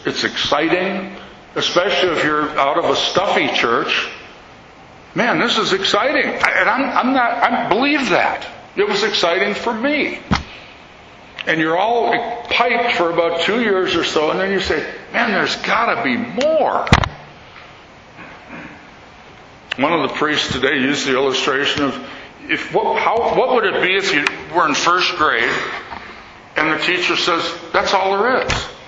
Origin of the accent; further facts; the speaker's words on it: Santa Barbara, California, United States; I'm from Santa Barbara.